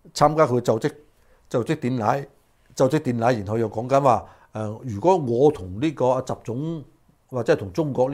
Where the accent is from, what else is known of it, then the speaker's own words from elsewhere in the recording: United States; 咁你話我哋美國人咧，承唔承受得住，慘唔慘啊？